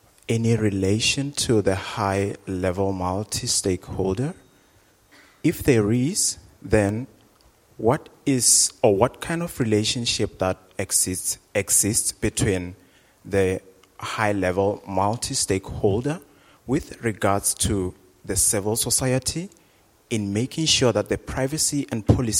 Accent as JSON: {"language": "English", "country": "Botswana", "second_language": "English", "said": "I'm from Botswana."}